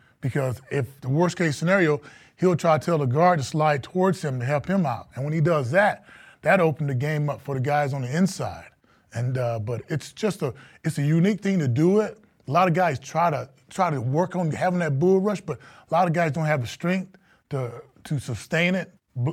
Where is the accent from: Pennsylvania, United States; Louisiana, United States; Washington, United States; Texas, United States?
Texas, United States; I'm from Texas. Things in Texas are big.